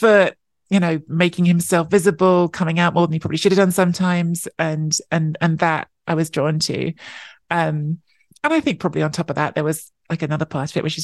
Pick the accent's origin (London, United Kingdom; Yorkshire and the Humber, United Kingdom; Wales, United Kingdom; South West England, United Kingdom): London, United Kingdom; So I was born in London, grew up in London. My dad is Italian. He grew up in Italy and moved to Italy when he was in his 20s, met my mum, and they stayed in London. So yeah, I was born and grew up in London.